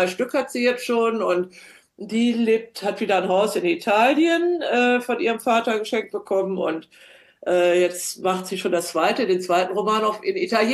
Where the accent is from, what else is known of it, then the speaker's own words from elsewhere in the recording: Northern Germany, Germany; now in Bamberg, Germany; ich komme ja aus Norddeutschland und wäre auch gern an der Ostsee geblieben, habe aber eingesehen, dass es für mich besser ist, in der Stadt zu leben.